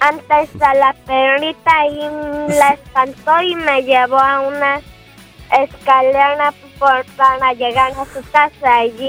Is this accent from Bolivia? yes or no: no; Puerto Vallarta, Jalisco, Mexico; De Puerto Vallarta.